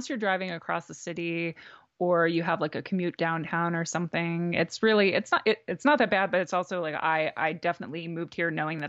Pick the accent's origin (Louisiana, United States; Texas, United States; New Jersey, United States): New Jersey, United States; it's a lot of the things that I really loved about Brooklyn or Philly or, you know, growing up in New Jersey